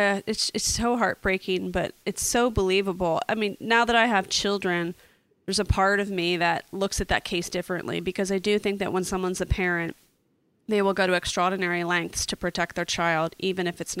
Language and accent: English; East Coast, United States; perhaps that's because we're from the East Coast.